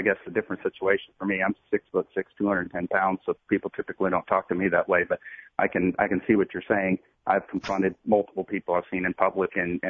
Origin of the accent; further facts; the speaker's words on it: Canton, Mississippi, United States; also born or lived in Jackson, Mississippi / Weiser, Idaho; I was born in Jackson, Mississippi, raised in Canton for half my life, and then the majority of the rest of it in Weezer, Idaho.